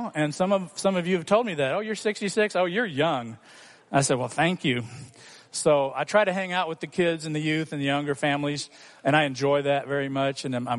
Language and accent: English; Hong Kong; When I was growing up in Hong Kong as a missionary kid, he came and came to our church in Hong Kong, and we knew him right away.